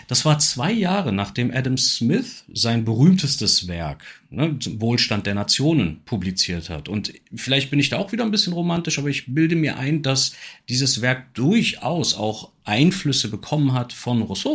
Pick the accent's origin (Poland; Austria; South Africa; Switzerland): Switzerland; als Schweizer passt das sogar